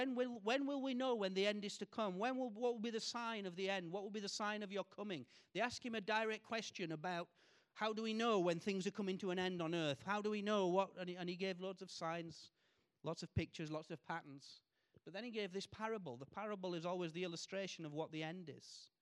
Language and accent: English; England, United Kingdom; as an Englishman who doesn't exaggerate